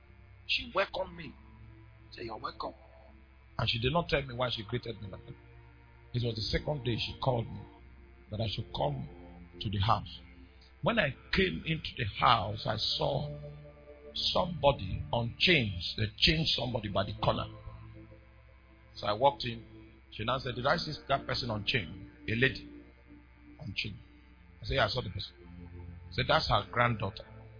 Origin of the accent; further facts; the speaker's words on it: Kogi, Nigeria; You know, I'm from Kogi State.